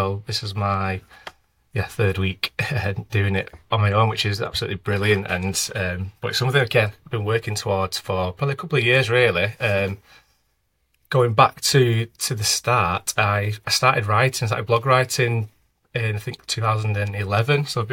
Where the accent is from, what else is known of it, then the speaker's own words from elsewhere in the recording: Manchester, North West England, United Kingdom; So I'm from Manchester